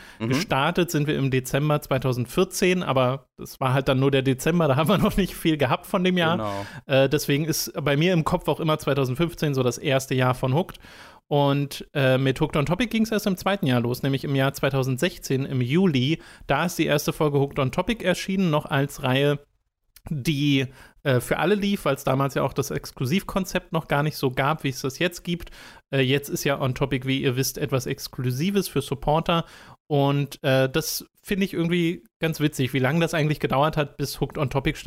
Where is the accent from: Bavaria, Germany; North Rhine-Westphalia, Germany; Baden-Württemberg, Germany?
Bavaria, Germany; Geil, meine Heimat.